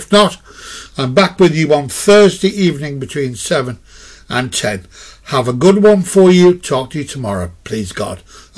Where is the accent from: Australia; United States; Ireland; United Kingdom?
Ireland; Kilmechanic; Hello to Helen Doyle above in my hometown, or home village, whichever you prefer. Up there in Kilmechanic for you there.